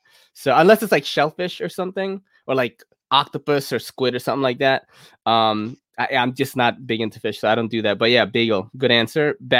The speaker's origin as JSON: {"language": "English", "region": "New York", "country": "United States", "said": "As a New Yorker, that absolutely breaks my heart."}